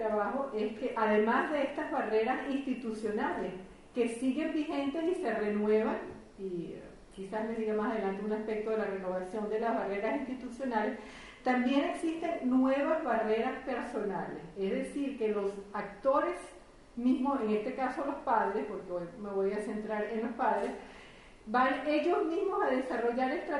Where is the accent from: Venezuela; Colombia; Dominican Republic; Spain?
Venezuela; now in France; aunque yo soy de origen venezolano, toda mi investigación la he hecho en Francia desde hace ya 25 años.